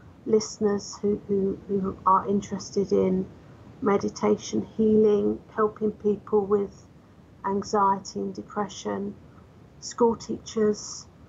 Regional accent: London, United Kingdom; born there; now in New Forest, United Kingdom; I actually live on the South Coast. I was born in London.

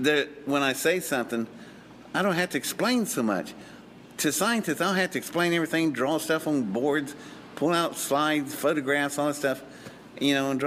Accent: Welch, West Virginia, United States; born there; Lord have mercy, I was born in Welch, West Virginia. I'm not only a redneck, I'm a hillbilly redneck.

